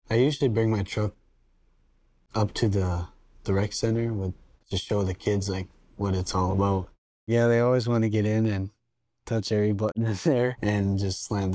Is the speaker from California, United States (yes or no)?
no; Crandon, Wisconsin, United States; Even if I travel out far, Crandon's my hometown.